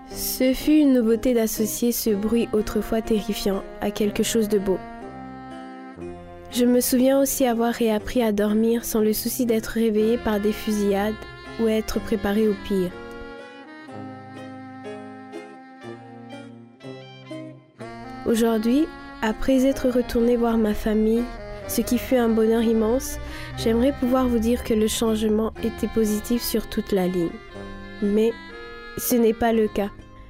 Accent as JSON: {"language": "French", "country": "Burundi", "moved": "yes", "lives_now": "Canada", "said": "Il y a 6 ans, j'ai quitté mon pays d'origine, le Burundi, pour m'installer au Canada afin d'y avoir une vie meilleure."}